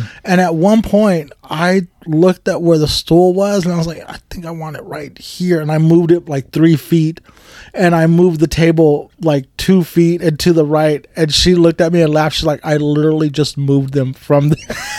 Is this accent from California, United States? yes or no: yes; Bakersfield, California, United States; Yeah, I grew up in Bakersfield, yeah.